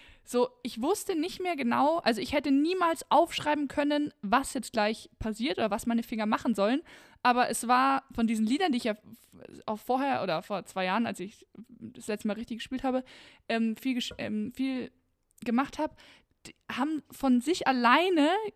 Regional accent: Bavaria, Germany; Ich komme aus Bayern.

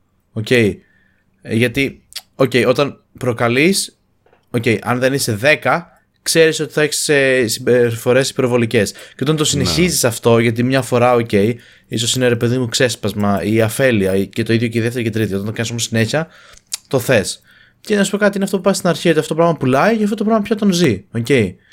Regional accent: Patras, Western Greece, Greece; επειδή είμαι σαν πατρινός.

